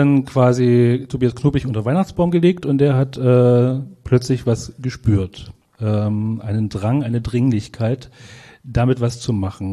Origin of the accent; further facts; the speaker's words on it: Eisenach, Thuringia, Germany; ich komme aus der Autostadt Eisenach.